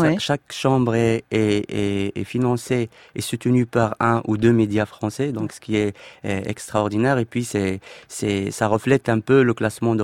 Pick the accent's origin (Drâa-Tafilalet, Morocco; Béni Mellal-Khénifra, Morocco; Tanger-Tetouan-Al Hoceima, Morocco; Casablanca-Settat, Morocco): Drâa-Tafilalet, Morocco; moi-même je suis issu de la région de Ouarzazate qui est